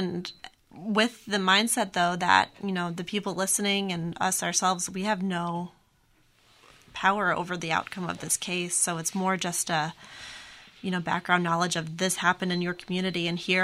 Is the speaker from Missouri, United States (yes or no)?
yes; St. Louis, Missouri, United States; Well, I'm from St. Louis originally, but I went to college in Indiana